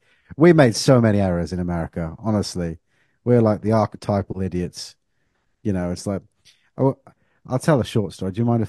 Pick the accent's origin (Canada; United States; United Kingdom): United Kingdom; I can't deal with this because I'm British.